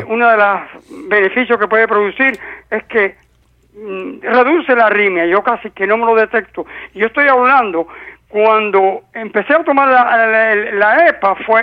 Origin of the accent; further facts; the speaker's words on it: Cuba; moved away; Cuando salí de Cuba eran 5'5", ahora soy 5'2.75".